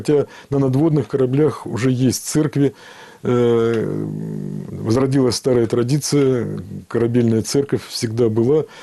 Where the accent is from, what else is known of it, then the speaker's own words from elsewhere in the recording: Polyarny, Murmansk Oblast, Russia; в моем родном городе Полярном